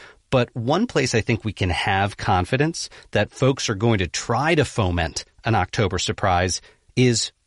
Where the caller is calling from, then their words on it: Manassas, Virginia, United States; I'm with you from Manassas, Virginia, just outside of Washington, D.C.